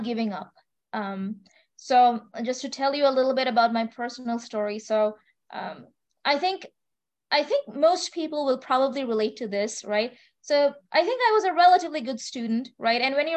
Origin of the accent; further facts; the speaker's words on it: Kolkata, West Bengal, India; English is a second language; moved away as an adult; now in United States; So I grew up in India in a city called Kolkata, which is called the City of Joy.